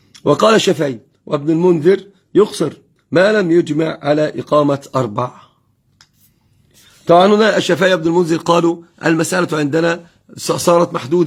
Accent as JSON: {"language": "Arabic", "country": "Egypt", "said": "بالذات عندنا في مصر كالمصيف"}